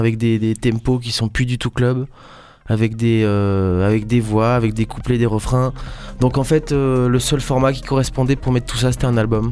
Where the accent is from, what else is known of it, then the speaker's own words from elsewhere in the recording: Nancy, Grand Est, France; born there; qui habitent là où je suis né, à Nancy